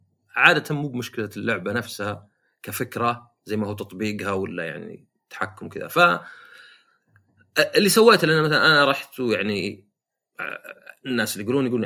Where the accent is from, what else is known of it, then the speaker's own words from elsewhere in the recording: Riyadh, Riyadh Province, Saudi Arabia; لأن عندنا في الرياض، في السعودية 7 مدن